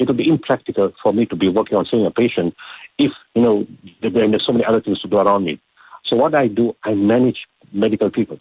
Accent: South Africa; We are South African team. We're from Africa, the useless continent, as the world sees it.

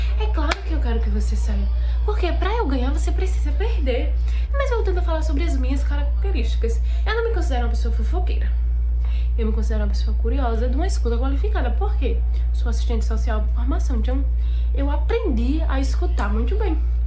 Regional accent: Maceió, Alagoas, Brazil; Eu tenho 23 anos e sou de Maceió, Alagoas.

